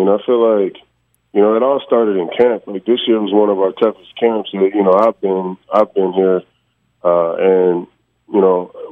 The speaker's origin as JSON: {"language": "English", "town": "Long Beach", "region": "California", "country": "United States", "tie": "born or raised there", "said": "I mean, obviously, I grew up on the West Coast. I'm from Long Beach."}